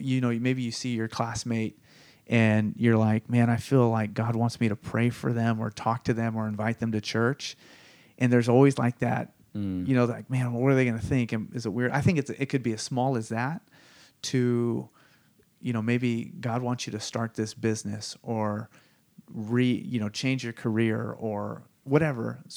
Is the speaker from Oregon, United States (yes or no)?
no; California, United States; I grew up in the Silicon Valley